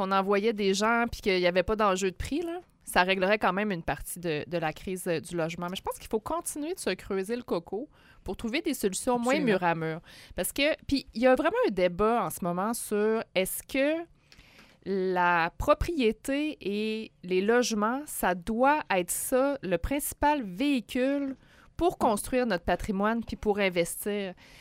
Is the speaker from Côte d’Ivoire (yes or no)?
no; Quebec City, Quebec, Canada; moi, je viens de Saint-Roch. Je suis né là.